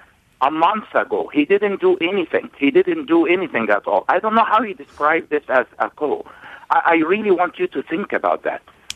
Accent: Egypt; now in United States; Yes, I am originally from Egypt.

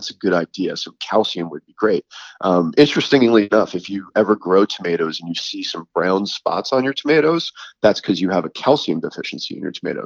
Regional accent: New York, United States; also born or lived in Florida; I was from New York originally, and we really wanted to get back to the Northeast

